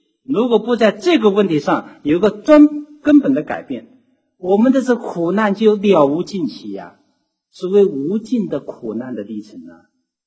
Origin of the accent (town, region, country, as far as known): China